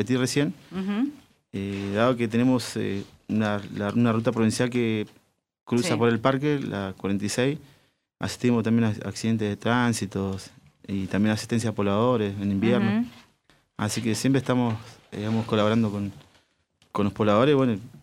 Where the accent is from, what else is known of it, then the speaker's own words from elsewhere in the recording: Neuquén, Argentina; yo soy de Neuquén Capital. Uh-huh. Me crié en la orilla del río y, bueno, de Chacras.